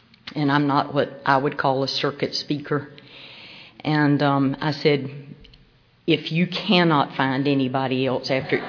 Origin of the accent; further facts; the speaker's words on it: Macon, Georgia, United States; born there; I was born in Macon, Georgia.